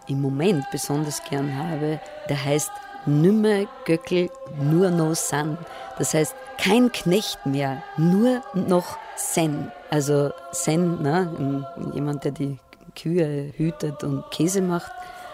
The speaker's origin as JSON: {"language": "German", "town": "Graz", "region": "Styria", "country": "Austria", "said": "Also ich komme aus Graz, ich bin in Graz geboren und ein ländlicher Zweig meiner Familie, die haben gejodelt."}